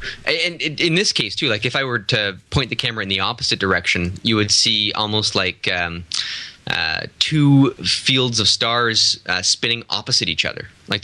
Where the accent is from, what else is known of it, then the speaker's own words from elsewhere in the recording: Sudbury, Ontario, Canada; This one was photographed in Sudbury, my hometown